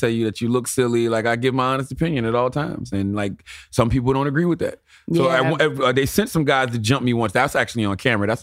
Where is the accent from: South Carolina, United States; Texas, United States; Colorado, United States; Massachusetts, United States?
South Carolina, United States; Like, I'm from South Carolina. So in my mind, New York is always the place where you'll get mugged on 34th Street.